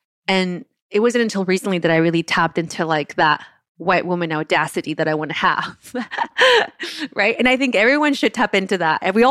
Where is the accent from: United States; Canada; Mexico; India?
Mexico; Oaxaca; because I am from Oaxaca and I went to school there, I danced all the folklorico, my parents were in a Oaxacan restaurant, I was surrounded by Oaxacan community.